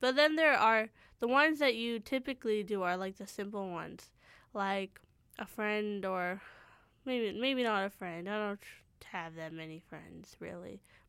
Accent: Surrey, British Columbia, Canada; born there; I was born in Surrey

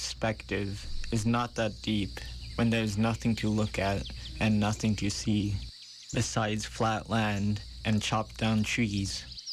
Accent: British Columbia, Canada; I am from the Heltsk Nation.

